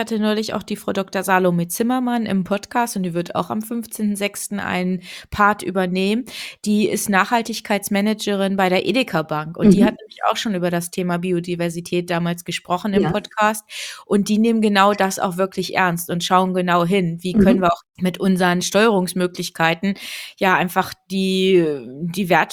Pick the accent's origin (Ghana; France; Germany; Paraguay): Germany; Harz; Ich komme aus dem Harz